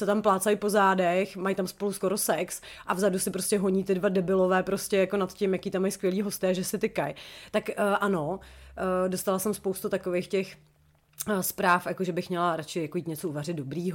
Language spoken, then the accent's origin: Czech; Sudetenland, Czechia; Navíc jsem zkomutová. Když už něco, tak jsem Selka ze Sudet